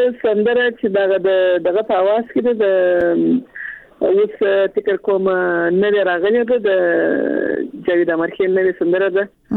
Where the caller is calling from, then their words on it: Kandahar, Afghanistan; کندهار ولایت.